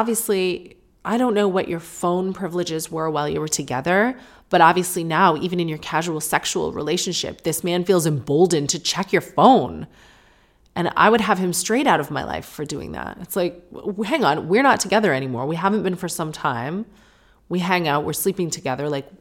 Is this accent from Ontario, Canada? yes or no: yes; St. Catharines, Ontario, Canada; it was right near where we grew up in St. Catharines, Ontario.